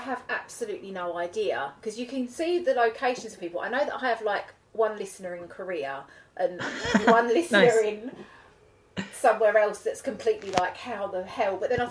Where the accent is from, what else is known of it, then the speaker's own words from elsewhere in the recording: Basildon, East of England, United Kingdom; I used to drive, because I'm from Basildon originally.